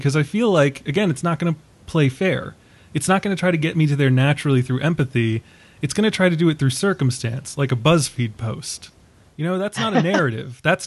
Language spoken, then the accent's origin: English; Ireland; because I'm an Irishman, so my emotions are a fucking battlefield.